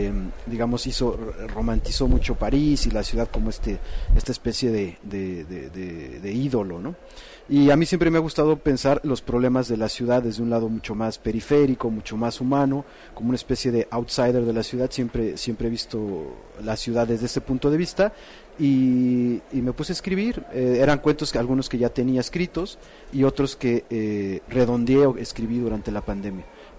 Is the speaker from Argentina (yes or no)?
no; State of Mexico, Mexico; born there; no nací en la Ciudad de México, nací en el Estado de México